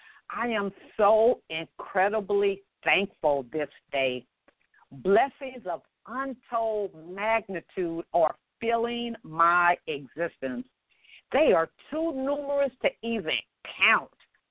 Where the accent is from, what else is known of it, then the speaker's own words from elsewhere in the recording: Los Angeles, California, United States; she's going to be sharing with us some of the programs that she has that's operating right there in my hometown, Los Angeles.